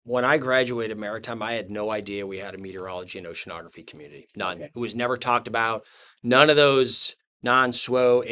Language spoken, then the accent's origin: English; Syracuse, New York, United States; I'm just a kid from upstate New York, born and raised in Syracuse, youngest of five boys.